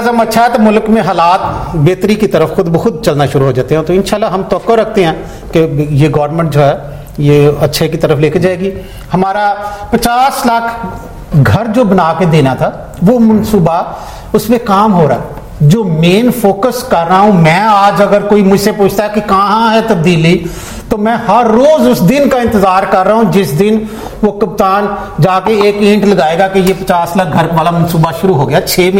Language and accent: Urdu; Lahore, Punjab, Pakistan; جب ہم چھوٹے تھے یا پیچھے سے آج سے 15 سال 10 سال پیچھے لے جائیں, تو وہ جو ہمارے علاقے میں لاہور میں جس علاقے میں ہم رہتے تھے